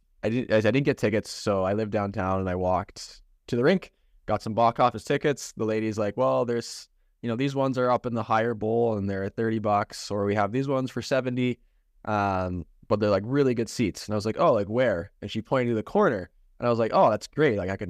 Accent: Canada; growing up in Canada

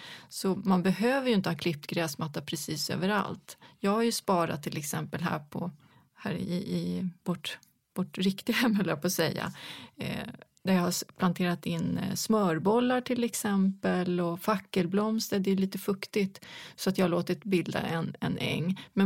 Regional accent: Sweden; Och sen visade det sig att de kunde inte betala ut, för jag var från Sverige.

